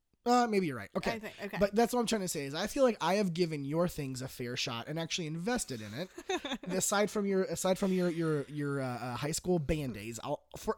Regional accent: Indiana, United States; born there; because I was born in Indiana, I am a Indianapolis Colts fan.

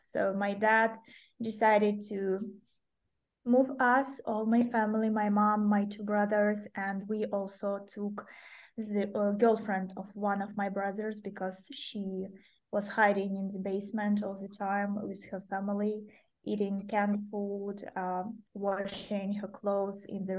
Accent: Donetsk Oblast, Ukraine; I came to my hometown, it's a tiny town in Donetsk region.

